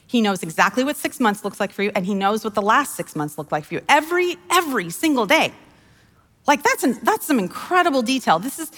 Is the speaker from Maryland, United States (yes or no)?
no; Wyoming, United States; I grew up on Wyoming on a ranch, and sometimes horses, they just plod.